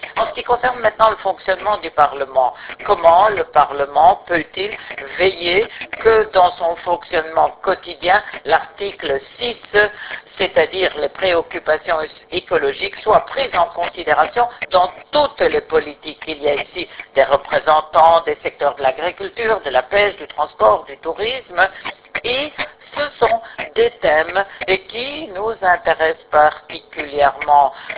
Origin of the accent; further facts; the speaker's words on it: Scotland, United Kingdom; Oui, je viens du Royaume-Uni. Je viens d'Écosse, pour préciser.